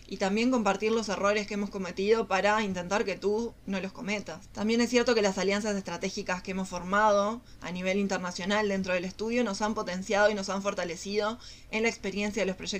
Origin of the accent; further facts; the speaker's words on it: Uruguay; trabajé en una empresa constructora de Uruguay, de donde yo soy